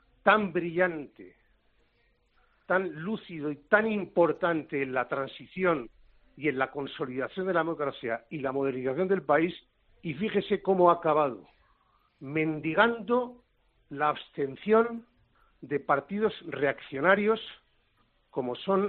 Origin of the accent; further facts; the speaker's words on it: Spain; somos españoles absolutamente normales